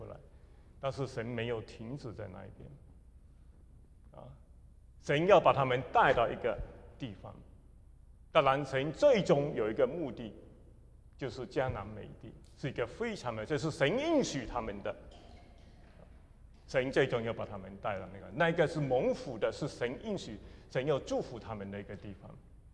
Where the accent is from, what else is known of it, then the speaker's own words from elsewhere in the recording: Malaysia; accent: Fuzhou; 是马来西亚的啊，所以而且是马来西亚的福州人，所以有福州的口音，有一些人可能福州人就听到我是有福州话的口音。